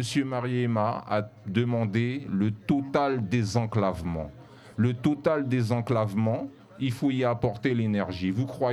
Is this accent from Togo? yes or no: no; France; nous sommes français, mais d'Hexagone si vous préférez